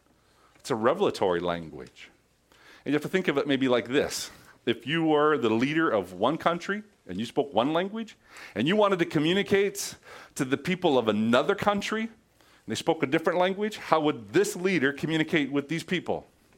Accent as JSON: {"language": "English", "region": "Oregon", "country": "United States", "said": "We came from Oregon. All Oregonians speak redneck."}